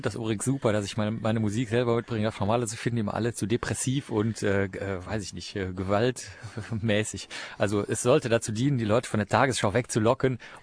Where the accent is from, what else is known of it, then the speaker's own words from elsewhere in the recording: Bavaria, Germany; born there; now in Cologne, Germany; Ja, ich bin in Bayern geboren